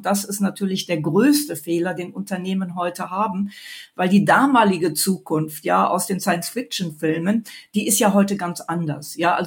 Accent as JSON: {"language": "German", "town": "Mönchengladbach", "region": "North Rhine-Westphalia", "country": "Germany", "tie": "born there", "lives_now": "Munich, Germany", "said": "als ich zurückkam, wohin denn dann? Und da kam nur München in Frage. Gebürtig bin ich aus Mönchengladbach."}